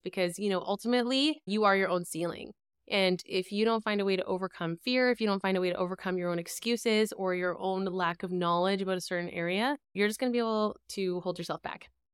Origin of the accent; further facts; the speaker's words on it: Canada; moved away as an adult; now in Netherlands; I am coming from the Netherlands, although I am Canadian. We are expats who moved over to Europe